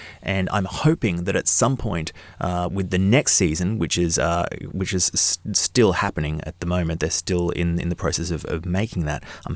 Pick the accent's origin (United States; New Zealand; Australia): Australia; Now, it's difficult for me to comment on that because, of course, I am Australian. I can't pick up on his accent.